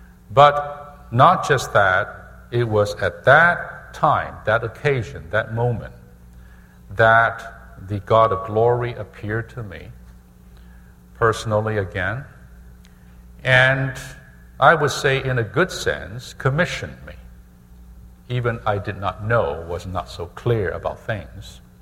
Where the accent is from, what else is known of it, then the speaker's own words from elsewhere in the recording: Hong Kong; moved away as an adult; also born or lived in China; now in United States; I was born in China. I grew up in Hong Kong